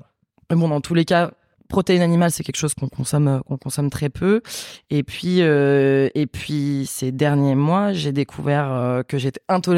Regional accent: France; j'ai grandi en France, mais avec cette double culture là, et ça a été un petit peu, en tout cas la cuisine portugaise c'était un petit peu mon refuge et ma manière de me reconnecter à ces racines là.

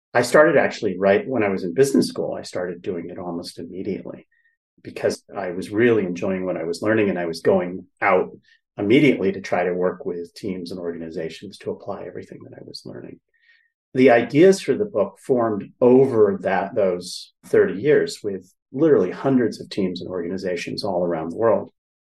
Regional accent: Princeton, New Jersey, United States; And I grew up in Princeton, New Jersey. My mother is an Episcopal priest. She was the first woman ordained in New Jersey.

